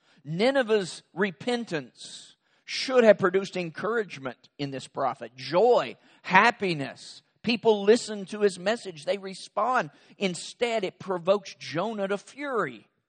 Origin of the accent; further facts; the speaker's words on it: Kentucky, United States; And I first explained that I was from Kentucky. And we make up our own grammar as we go along.